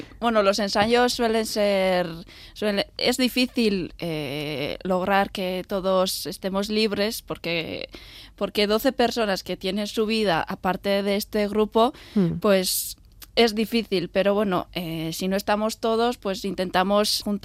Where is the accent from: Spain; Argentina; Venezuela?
Spain; Navarre; la mayoría son de Guipúzcoa, todos, quitando yo, que soy de Navarra